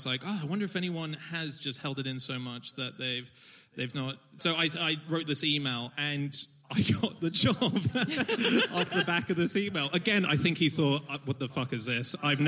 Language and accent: English; Hong Kong; also born or lived in Sydney; And I speak Mandarin. I grew up in Hong Kong. I want to be a comedian in China.